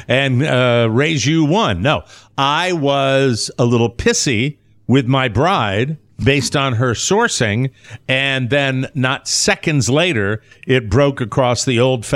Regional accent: Netherlands; now in United States; So if I was to say, I'm from the Netherlands

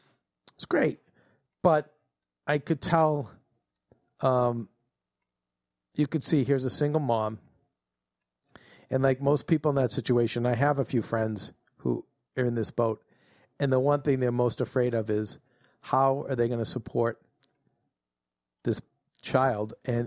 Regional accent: Boston, Massachusetts, United States; as a Bostonian, we never go halfway.

